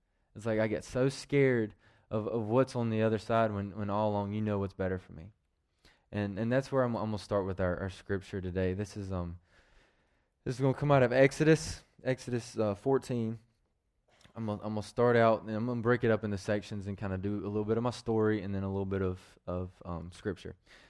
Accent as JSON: {"language": "English", "town": "Brown Summit", "region": "North Carolina", "country": "United States", "tie": "born or raised there", "said": "I grew up not in Brown Summit, but around, you know, the outskirts. You know, we've lived in McLeansville and just outside of Greensboro"}